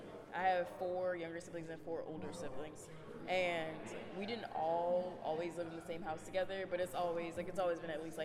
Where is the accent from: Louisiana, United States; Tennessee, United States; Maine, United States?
Louisiana, United States; New Orleans; When I was growing up in the Lower Ninth Ward, I grew up on Lizardia Earth Court. I lived in a shotgun double, two-bedroom shotgun double.